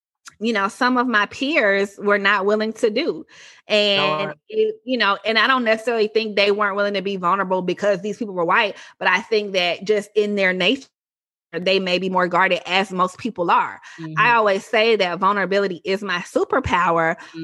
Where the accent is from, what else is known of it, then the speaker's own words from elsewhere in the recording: Atlanta, Georgia, United States; I definitely am like super blackety black, born and raised in Atlanta